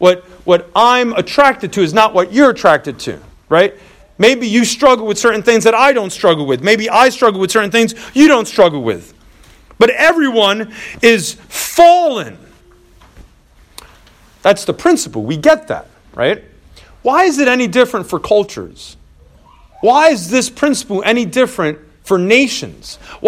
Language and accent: English; United States; I'm American, you know, born and raised here.